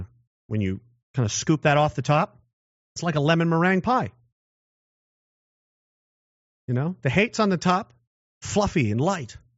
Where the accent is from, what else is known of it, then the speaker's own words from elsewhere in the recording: Canada; Definitely where I came from. And I came from Canada, like the real Canada.